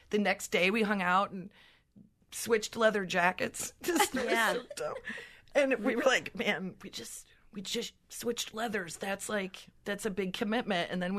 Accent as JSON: {"language": "English", "region": "Nebraska", "country": "United States", "said": "We're both from Nebraska"}